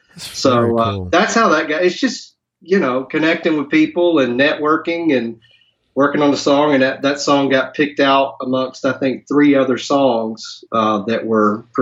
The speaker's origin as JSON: {"language": "English", "town": "Newton", "region": "Georgia", "country": "United States", "said": "Well, you know, I'm from Georgia originally, and it's like the southern rock and country realm of the world. I'm from a little town called Newton, Georgia"}